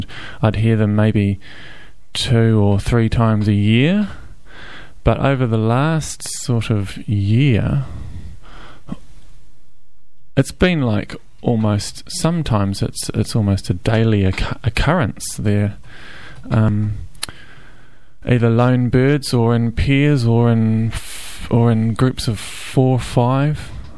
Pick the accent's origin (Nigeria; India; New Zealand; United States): New Zealand; Auckland; I may have heard them growing up in Auckland, but I was unfamiliar with their sound.